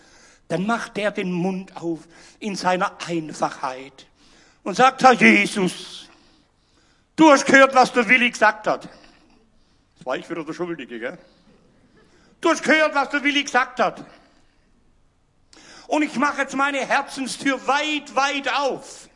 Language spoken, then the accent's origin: German; Baden-Württemberg, Germany; Ihr hört, ich bin Schwabe, gell?